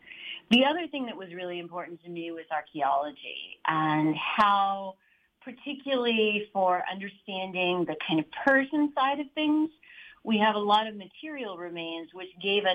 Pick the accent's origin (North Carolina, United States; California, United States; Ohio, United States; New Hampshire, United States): California, United States; And the other is that my hometown museum, I'm a Californian, my hometown museum was the Getty